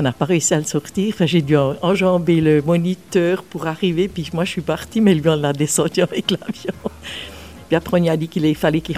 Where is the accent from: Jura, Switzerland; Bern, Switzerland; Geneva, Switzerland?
Jura, Switzerland; Alors moi, je suis fière du Jura.